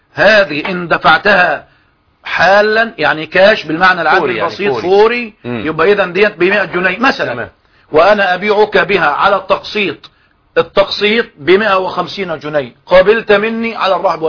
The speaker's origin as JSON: {"language": "Arabic", "country": "Egypt", "said": "عندنا في مصر"}